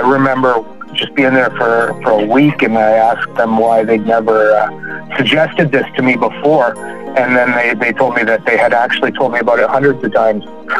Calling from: Vancouver, British Columbia, Canada; I am calling you guys from Vancouver, Canada.

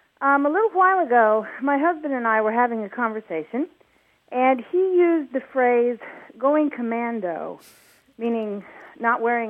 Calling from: Indianapolis, Indiana, United States; I'm calling from Indianapolis.

